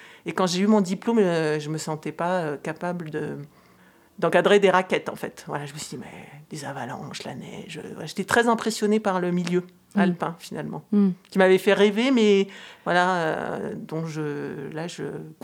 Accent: Grand Est, France; Moi, j'ai grandi en Champagne, donc pas du tout dans les montagnes, enfin la montagne de Reims, mais c'est une petite montagne.

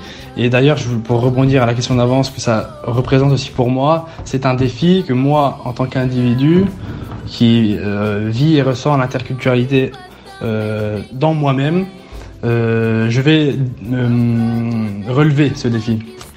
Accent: Milan, Lombardy, Italy; born there; j'ai 24 ans. Je suis né à Milan, donc en Italie, d'une mère italienne et d'un père français.

